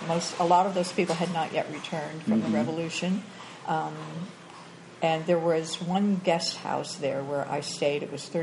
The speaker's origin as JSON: {"language": "English", "town": "Williamsport", "region": "Pennsylvania", "country": "United States", "tie": "born or raised there", "also_born_or_lived": "Pittsburgh", "lives_now": "Nicaragua", "said": "I came here from Pittsburgh, Pennsylvania. Mm-hmm. But I actually was born and raised in Williamsport, Pennsylvania, a small town, which is known for its Little League World Series."}